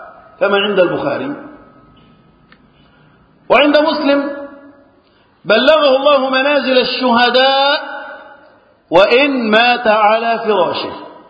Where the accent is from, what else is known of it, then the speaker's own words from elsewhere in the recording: Egypt; اللهم احفظ بلدنا مصر